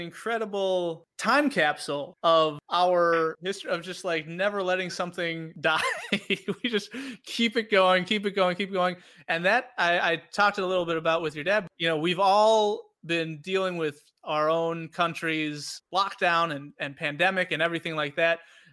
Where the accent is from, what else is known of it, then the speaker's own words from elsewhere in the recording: Minnesota, United States; accent: Minnesotan; trying to sing in an Irish accent, which I just had be my Minnesotan accent, just faster.